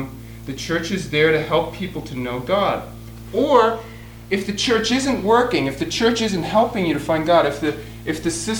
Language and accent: English; East Coast, United States; I'm from the East, so I don't know the name of this pass, Donner Pass